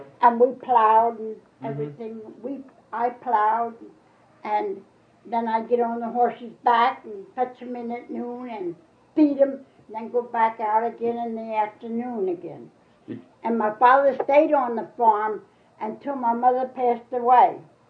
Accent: Wormsville, Pennsylvania, United States; born there; Yep, Pennsylvania. I was born in Wormsville, too.

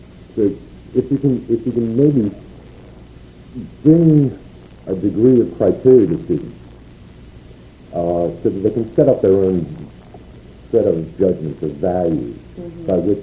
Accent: Brooklyn, New York, United States; I grew up in Brooklyn, New York, and a lot of artists have come out of Brooklyn

